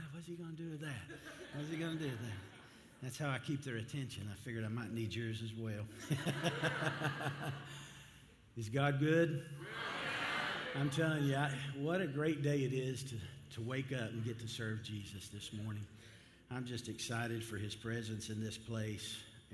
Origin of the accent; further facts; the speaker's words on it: Texas, United States; I am a Texan, and we don't talk like they did over there.